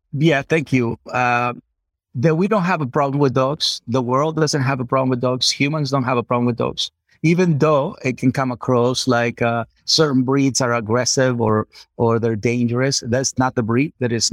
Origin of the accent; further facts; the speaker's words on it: Culiacán, Sinaloa, Mexico; I'm from Culiacán, Sinaloa, Mexico, right?